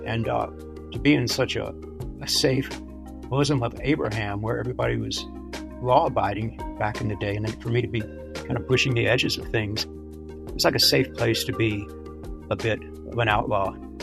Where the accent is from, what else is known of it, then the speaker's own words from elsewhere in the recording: Texas, United States; Growing up in Texas, you hear, you know, there's a myth, a culture of frontier, you know, to the west